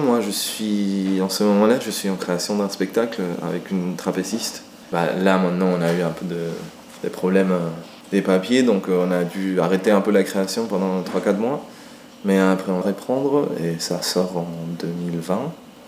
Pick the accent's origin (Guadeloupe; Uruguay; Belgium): Uruguay; now in France; je viens de l'Uruguay. Voilà, ça fait 6 ans déjà que j'habite en France.